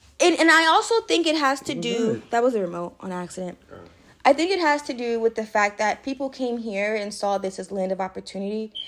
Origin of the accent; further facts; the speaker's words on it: California, United States; I'm black. From the Bay.